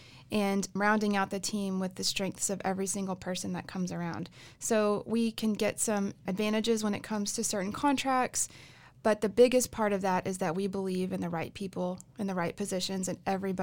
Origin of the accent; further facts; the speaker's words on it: Fort Worth, Texas, United States; we moved our family back home, which I'm from Fort Worth, so glad to be back.